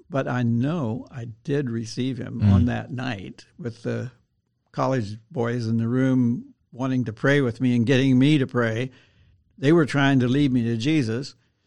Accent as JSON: {"language": "English", "town": "Greeley", "region": "Colorado", "country": "United States", "tie": "born or raised there", "also_born_or_lived": "Texas", "said": "So, yeah, I grew up in Texas, and then I grew up in Colorado."}